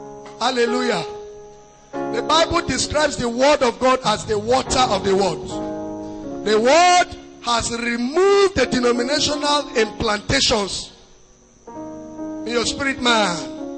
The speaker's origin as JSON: {"language": "English", "region": "Nasarawa", "country": "Nigeria", "said": "I come from the north. I come from Nasarawa State."}